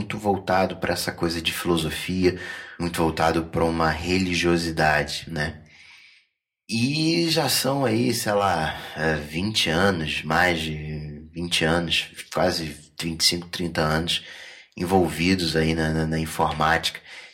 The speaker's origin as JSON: {"language": "Portuguese", "region": "Rio de Janeiro", "country": "Brazil", "said": "Eu hoje tenho 33 anos, sou do Rio de Janeiro"}